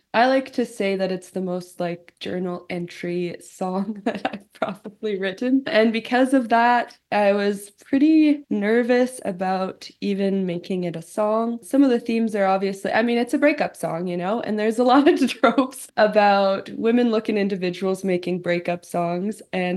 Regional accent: Nanton, Alberta, Canada; I'm from Nanton, Alberta originally. Shout out to that 2,000 people town.

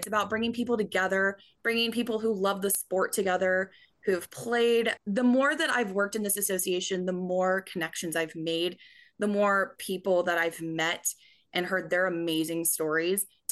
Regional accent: Kansas City, Missouri, United States; Yeah, so I'm a Kansas City kid. I grew up here out in the suburbs of Kansas City

